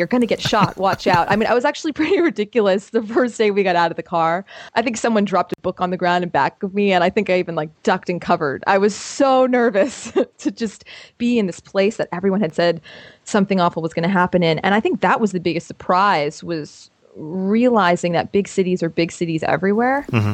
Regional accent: Florida, United States; That's good, because I'm from Florida originally.

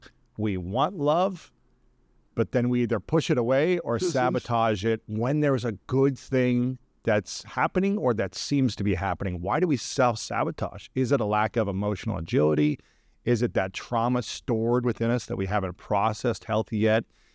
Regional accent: Ohio, United States; as a male growing up in Ohio, I was never able to express my emotions of sadness or fear or worry or concern without being made fun

